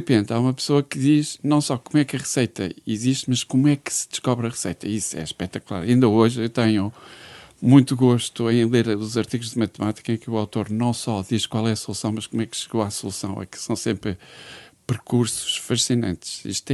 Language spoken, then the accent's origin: Portuguese; Braga, Norte, Portugal; also born or lived in Porto; Sou de Braga, mas vivia no Porto, a casa dos meus avós era perto de Viana do Castelo